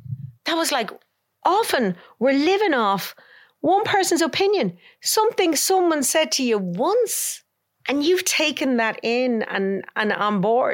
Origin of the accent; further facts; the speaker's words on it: Ireland; I do think it's a real challenge being Irish because you kind of get laughed at for doing that kind of stuff.